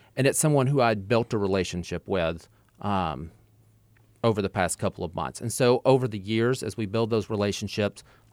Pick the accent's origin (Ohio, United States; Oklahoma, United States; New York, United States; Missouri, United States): Missouri, United States; I grew up in Southeast Missouri on a farm in the Boot Hill, and things are much different today.